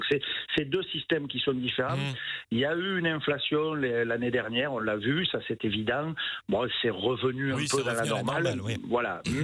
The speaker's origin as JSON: {"language": "French", "region": "Occitanie", "country": "France", "said": "chez nous, dans le Tarn, on commence à mettre du pin maritime"}